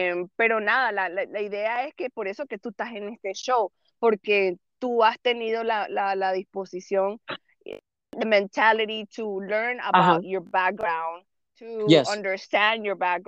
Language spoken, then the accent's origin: Spanish; Panama; now in United States; yo soy panameña, nací en Panamá, me crié en Panamá y entonces vine a los Estados Unidos mucho después.